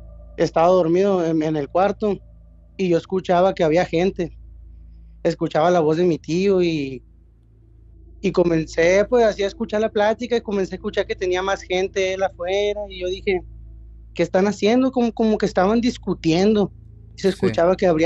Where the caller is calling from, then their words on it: Culiacán, Sinaloa, Mexico; Desde Culiacán, Sinaloa.